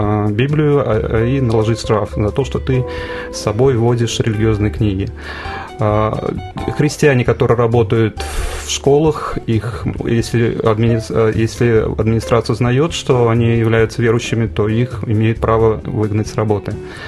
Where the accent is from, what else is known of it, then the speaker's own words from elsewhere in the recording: Tashkent, Uzbekistan; moved away as an adult; now in Moscow, Russia; я сам родом из Узбекистана, из города Ташкента, это столица Узбекистана. Я родился и вырос в Советском Союзе, естественно, после того, как Союз распался, я остался в этой стране. И моя семья там живет. Вот. В 2004 году я приехал в Москву